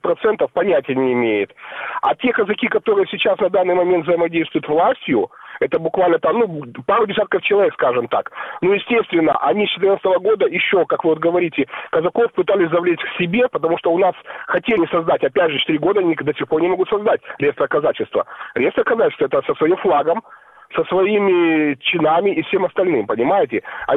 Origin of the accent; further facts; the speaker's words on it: Crimea, Ukraine; Я именно крымский казак.